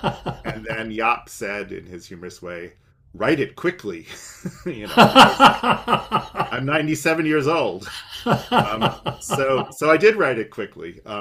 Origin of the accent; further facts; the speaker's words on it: United States; Well, no, I'm American, so I'm going to write.